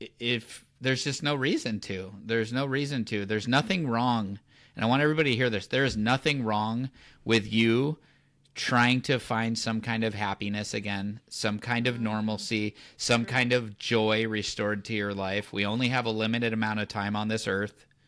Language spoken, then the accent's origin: English; California, United States; oh, I'm from Southern California. This happens like 3 to 5 times a year.